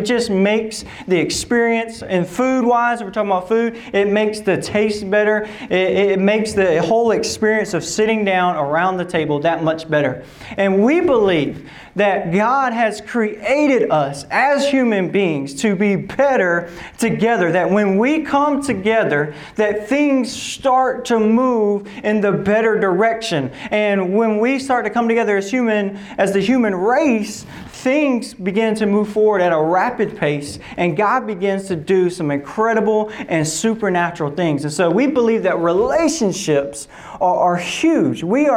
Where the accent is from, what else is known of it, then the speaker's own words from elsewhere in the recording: the South, United States; And growing up in the South, I grew up in the South.